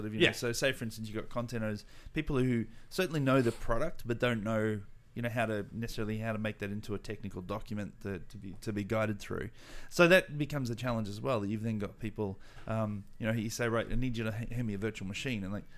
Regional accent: Australia; I get a phone call in the morning, in Australia time. So that's where my strange accent's from, obviously.

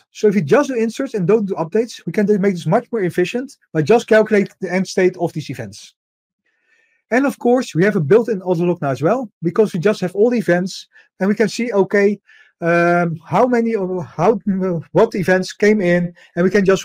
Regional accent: Netherlands; I come from the Netherlands. I live in Rotterdam, where I work at a company called Motion 10.

